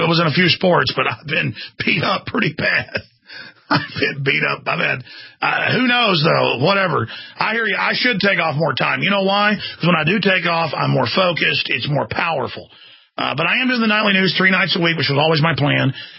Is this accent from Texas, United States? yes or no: yes; Dallas, Texas, United States; if I ever told people stories about growing up in Dallas, people wouldn't believe it.